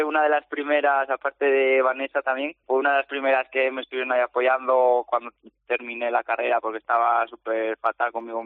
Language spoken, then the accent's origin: Spanish; La Rioja, Spain; also born or lived in Zaragoza; No, yo soy riojano, lo que pasa que por causas personales falleció mi madre y tuve que irme a vivir a Zaragoza.